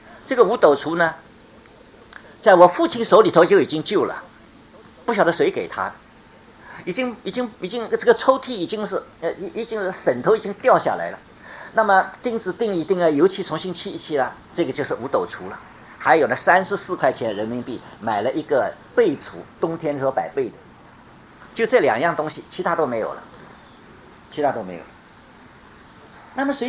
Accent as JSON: {"language": "Chinese", "region": "Shanghai", "country": "China", "said": "你想看我回家呢，很尴尬，我们上海人很尴尬的"}